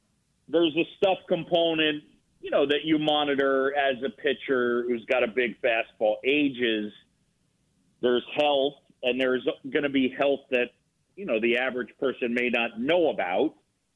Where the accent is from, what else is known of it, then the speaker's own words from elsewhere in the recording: New York City, New York, United States; Yeah, so I grew up in New York City, and I moved to this area in New York called Roosevelt Island, and I met a friend when I was 7 years old.